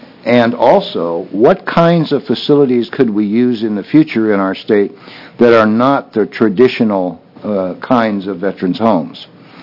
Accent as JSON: {"language": "English", "town": "Albany", "region": "Oregon", "country": "United States", "said": "I generally tell them I'm from Albany because I am."}